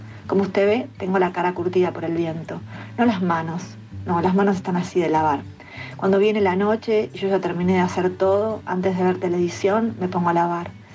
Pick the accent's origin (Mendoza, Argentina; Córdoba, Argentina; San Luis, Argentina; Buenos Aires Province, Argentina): Buenos Aires Province, Argentina; Remedios de Escalada; born there; Nací en Remedios de Escalada, un barrio de zona sur. Es un barrio ferroviario.